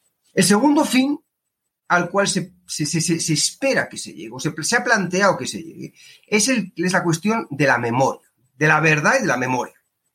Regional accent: Spain; now in Colombia; yo vengo de España, estamos en Colombia

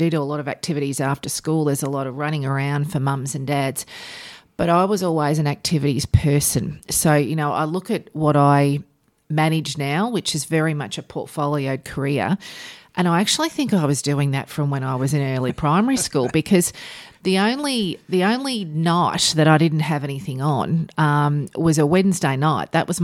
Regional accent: Geelong, Victoria, Australia; Well, I was born in Baxter House in Geelong, as many of us were, and I did my early formative years growing up in Geelong and in Herne Hill specifically.

